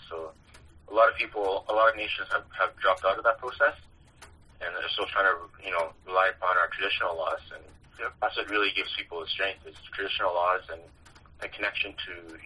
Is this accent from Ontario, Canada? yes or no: no; British Columbia, Canada; I'm from the Tsimshian people from the northwest coast. It's just south of southeast Alaska, and roughly our people's territory is one third of the northwest BC coast.